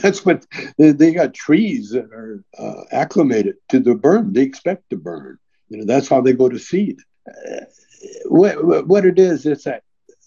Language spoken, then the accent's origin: English; Calgary, Alberta, Canada; I grew up in Calgary in the foothills out in the country there.